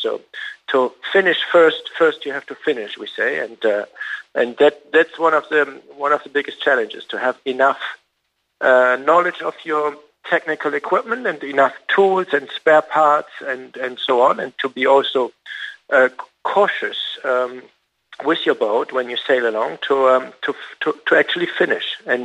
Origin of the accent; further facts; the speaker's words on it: Hamburg, Germany; I'm on dry land in my hometown in Hamburg in Germany.